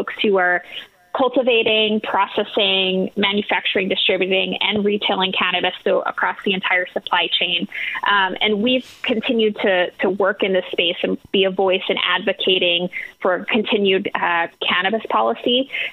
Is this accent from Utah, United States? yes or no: no; New York, United States; I can speak to New York much better, obviously, because that's my home state.